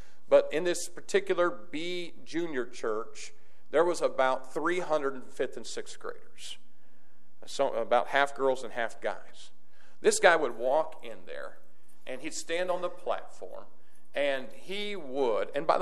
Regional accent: Jacksonville, Indiana, United States; I'm from Jacksonville, Indiana. Hello. I don't think there's this many people in Jacksonville that's in this room.

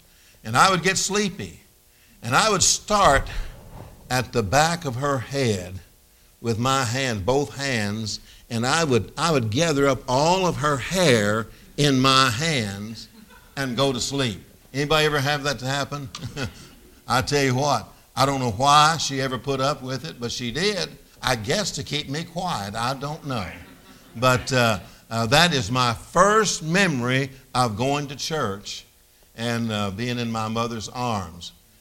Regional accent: Muhlenberg County, Kentucky, United States; born there; I was born in Muhlenberg County, Kentucky, and the first place I was ever taken was to church, little country church.

